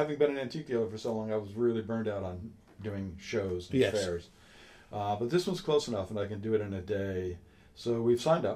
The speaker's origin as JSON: {"language": "English", "country": "United States", "lives_now": "United Kingdom", "said": "I don't drive in London. Being an American"}